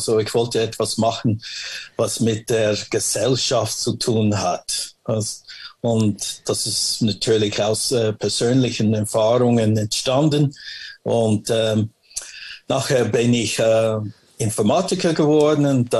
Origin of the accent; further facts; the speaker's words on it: Los Angeles, California, United States; German is a second language; Ich bin in Los Angeles geboren und 1965 haben wir in Watts, California, das ist dort, wo ich gewohnt habe, hat der erste Aufstand stattgefunden.